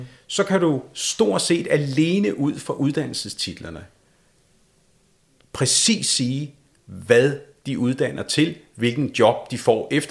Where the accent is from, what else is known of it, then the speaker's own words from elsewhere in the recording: Copenhagen, Capital Region of Denmark, Denmark; mig som dansker, københavner, født i Sydhavnen osv.